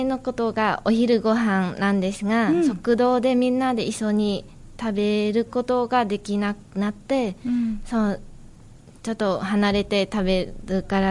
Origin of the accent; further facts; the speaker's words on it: Vietnam; Japanese is a second language; 出身がベトナムです。